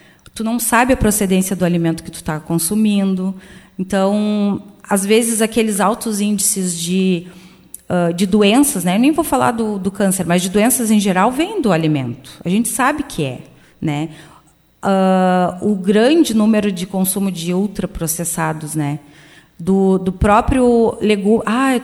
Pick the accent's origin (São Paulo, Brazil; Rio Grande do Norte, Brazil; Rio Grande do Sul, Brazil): Rio Grande do Sul, Brazil; Canguçu; Porque eu sou de Canguçu, né? Para quem não conhece, Canguçu fica próximo a Pelotas.